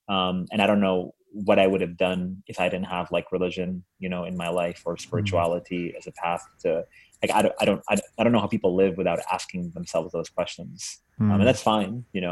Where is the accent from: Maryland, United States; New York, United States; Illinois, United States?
New York, United States; Long Island; So I grew up here in Long Island, in New York.